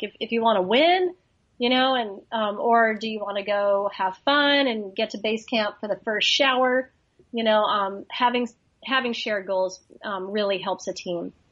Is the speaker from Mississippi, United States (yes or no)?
no; Crested Butte, Colorado, United States; now in California, United States; You know, I moved to California from Colorado, from Crested Butte, Colorado, which is where my home is, and really special place.